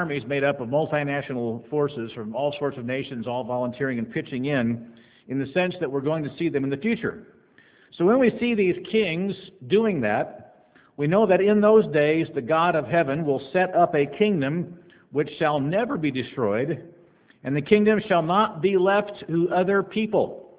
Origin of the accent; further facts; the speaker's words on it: Illinois, United States; we don't have a lot of lightning where we live here, but I grew up back in Illinois where we had lots of lightning storms.